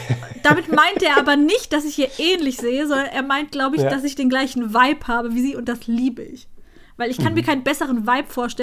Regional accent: Turkey; meine fucking Sonnenallergie, die ich als Türk, die ich als Türkin habe, schon immer hatte.

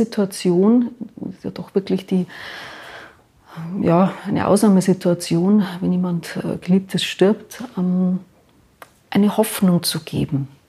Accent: Kolbermoor, Bavaria, Germany; born there; Und ich bin in Kolbermoor geboren

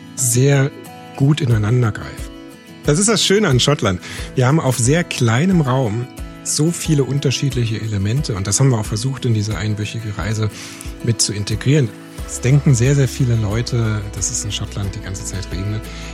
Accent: Potsdam, Brandenburg, Germany; moved away as an adult; now in United Kingdom; ich bin aufgewachsen in Potsdam, Großraum Berlin und bin dann allerdings vor 15 Jahren das erste Mal nach Schottland gereist.

